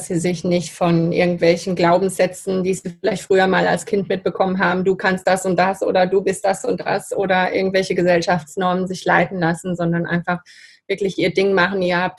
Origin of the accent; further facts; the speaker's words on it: Barcelona, Catalonia, Spain; Die sind 68 nach Spanien und da bin ich aufgewachsen.